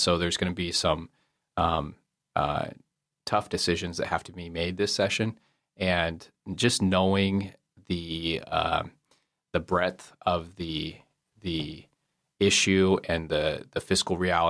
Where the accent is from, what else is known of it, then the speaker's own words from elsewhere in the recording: Kodiak, Alaska, United States; I was born and raised in Kodiak, and I went through the public school system there.